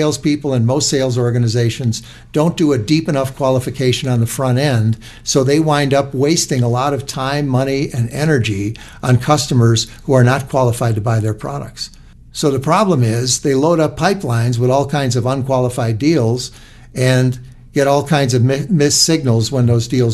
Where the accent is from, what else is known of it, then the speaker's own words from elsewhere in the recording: Chicago, Illinois, United States; And he came to my old neighborhood that I was born and raised in Chicago, Marquette Park on the southwest side.